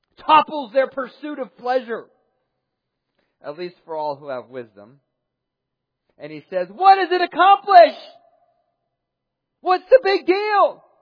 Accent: Erie, Pennsylvania, United States; I was raised in Erie, Pennsylvania

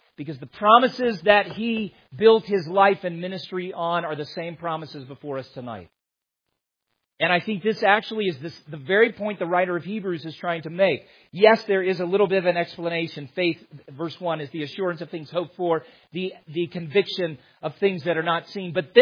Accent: the South, United States; born there; now in Utah, United States; I mean, I was born in the South and my wife was born in the Midwest

